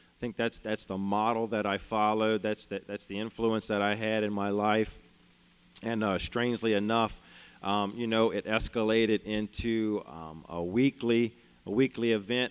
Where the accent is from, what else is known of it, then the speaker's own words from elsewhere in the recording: Louisiana, United States; I'm from South Louisiana. Grew up, I was born and raised there.